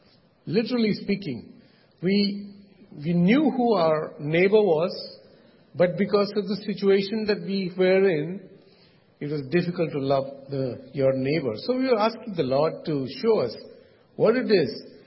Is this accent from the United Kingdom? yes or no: no; India; moved away; But we know that, we come from India. We moved up to this country